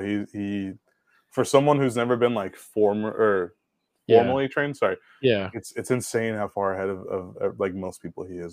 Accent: Oakland, California, United States; born there; I lived in Tracy, California. Okay. I was born in Oakland.

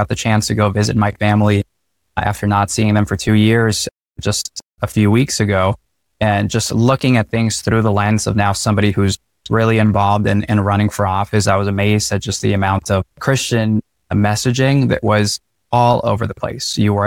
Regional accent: Honduras; moved away as an adult; now in United States; I'm an immigrant. I'm a proud immigrant. I was born in Honduras, which is a small country in Central America. And I lived the first 18 years of my life there, coming to the U.S. and on a student visa in 2010.

